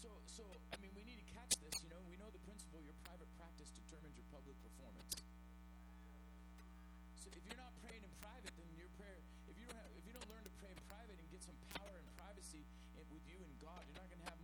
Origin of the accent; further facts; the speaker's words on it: Oceanside, California, United States; also born or lived in Quantico, Virginia; I was born in Virginia. My father's military, so I was born in Quantico. But I don't remember it. I was actually 2 when we moved to Oceanside, and that's all I remember.